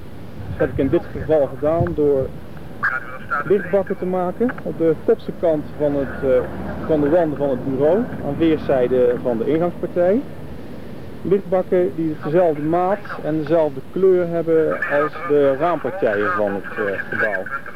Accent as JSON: {"language": "Dutch", "town": "Rotterdam", "region": "South Holland", "country": "Netherlands", "said": "ik kom uit Rotterdam."}